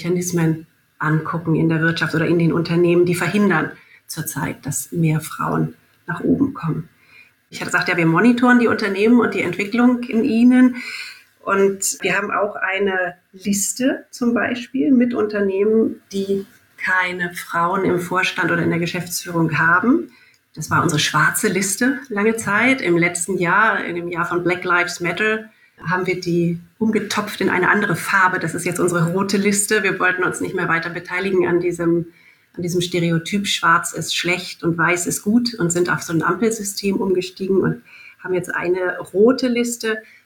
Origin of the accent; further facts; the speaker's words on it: Germany; ich bin Deutsche